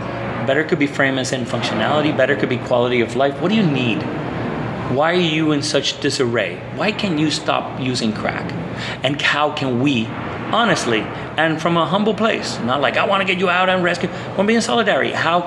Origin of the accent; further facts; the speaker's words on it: Puerto Rico; moved away; also born or lived in Florida, United States / Indiana, United States; Yeah, I'm born and raised in Puerto Rico. But I was lucky that I've been able to study in different places in the United States. I studied a couple places. I did Florida for a few years. I went to Indiana.